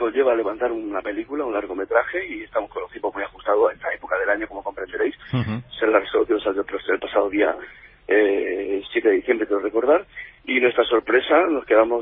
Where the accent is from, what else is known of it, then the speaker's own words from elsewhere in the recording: Málaga, Andalusia, Spain; En este caso somos malagueños y productoras con sede en Málaga y la provincia